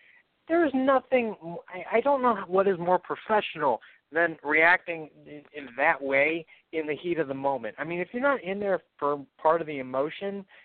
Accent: United States; You know what? We're American. We're red-blooded.

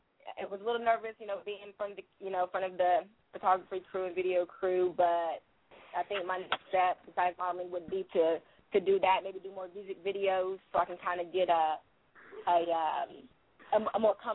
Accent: California, United States; now in Tulsa, United States; I am from California, but I currently live out in Tulsa, Oklahoma.

